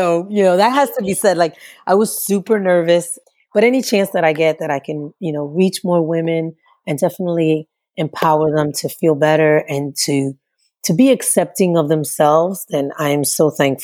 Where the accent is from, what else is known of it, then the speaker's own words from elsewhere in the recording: New York, United States; Like, I'm from New York.